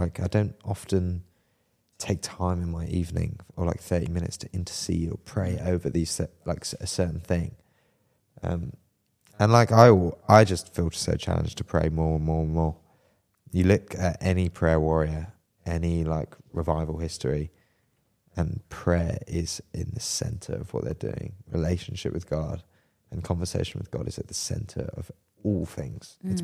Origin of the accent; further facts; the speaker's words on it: Brighton, South East England, United Kingdom; because I grew up in Brighton, so there are lots of waves, lots of sea.